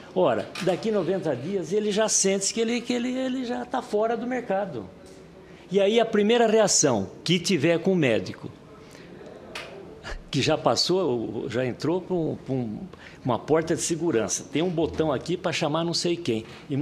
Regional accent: Paraná, Brazil; Hoje, em Curitiba, que eu sou do Paraná

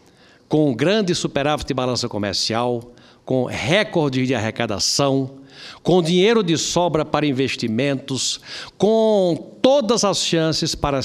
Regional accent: Brazil; faço isso como brasileiro que torce para que as coisas aconteçam e deem certo

